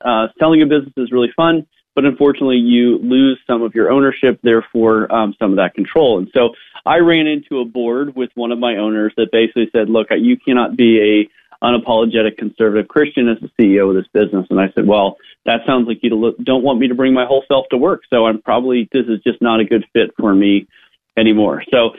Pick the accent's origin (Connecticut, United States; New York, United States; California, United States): California, United States; now in Idaho, United States; Yeah, so I grew up in the Bay Area. I did the dot-com thing. I kind of got tired of traffic and liberals, so I was an early adopter of getting out of the state of California, moved up to beautiful Idaho